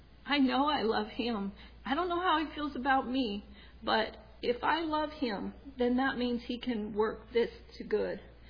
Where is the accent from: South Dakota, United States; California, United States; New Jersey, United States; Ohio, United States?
South Dakota, United States; also born or lived in Flagstaff, Arizona; Some of you know that I grew up in South Dakota most of my life, so that's how we got from Flagstaff, Arizona to South Dakota.